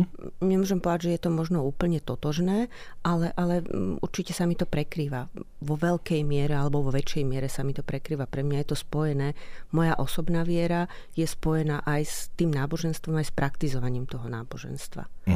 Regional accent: Červenica, Prešov Region, Slovakia; vyrastala som ako dieťa v Červenici, čo je vedľajšia na dedina, kde sú opálové bane.

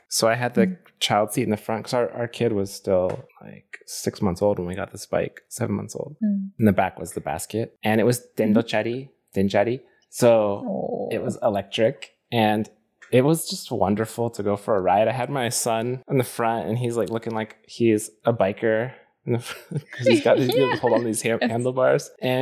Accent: United States; because I grew up in the US

